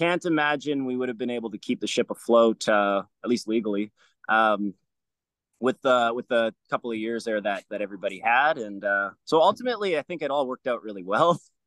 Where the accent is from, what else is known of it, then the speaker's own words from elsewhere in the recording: Vernon, British Columbia, Canada; now in Vancouver, Canada; but I'm from Vernon. I started at a school called NOS BJJ.